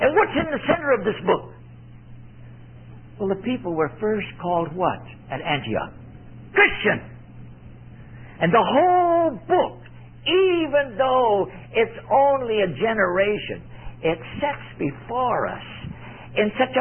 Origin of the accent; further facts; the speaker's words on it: Ontario, Canada; born there; we couldn't go to a cold place like where I was born in Ontario.